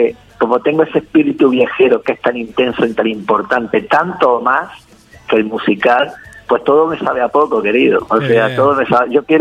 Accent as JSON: {"language": "Spanish", "town": "Granada", "region": "Andalusia", "country": "Spain", "tie": "born or raised there", "lives_now": "Uruguay", "said": "yo soy natural de Granada, además soy hijo de luthier."}